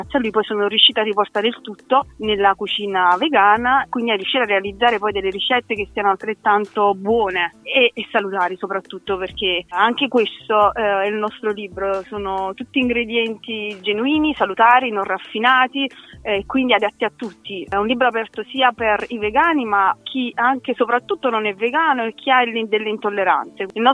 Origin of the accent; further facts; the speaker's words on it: Naples, Campania, Italy; perché da napoletana non potrebbe essere altro